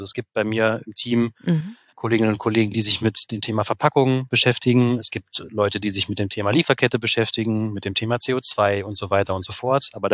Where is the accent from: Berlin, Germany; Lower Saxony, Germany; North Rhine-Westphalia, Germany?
Lower Saxony, Germany; Hanover; denn ich komme ursprünglich aus Hannover oder aus der Region Hannover